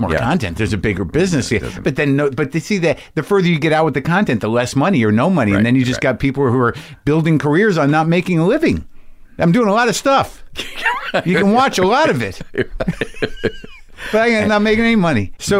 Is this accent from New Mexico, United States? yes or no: yes; New Mexico, United States; Oh, that's nice. I grew up in New Mexico.